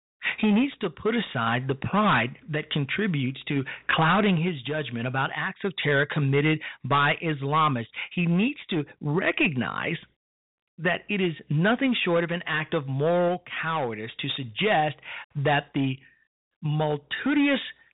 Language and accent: English; Chicago, Illinois, United States; on the south side of my hometown, Chicago, Illinois